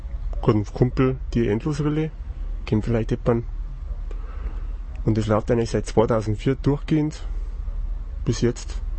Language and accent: German; Bavaria, Germany; Ich bin Bayer, ja. Das hört man, glaube ich, ein bisschen.